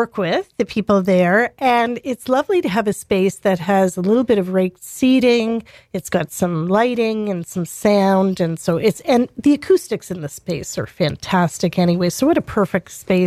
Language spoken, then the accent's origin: English; Toronto, Ontario, Canada; And when I grew up in Toronto